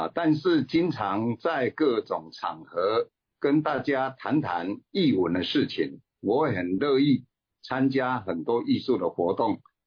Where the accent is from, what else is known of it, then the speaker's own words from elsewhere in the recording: Pingtung County, Taiwan; born there; now in Taipei, Taiwan; 我以前就是出生在台湾屏东的乡下，我就读屏东师专，所以毕业后就到台北来教小学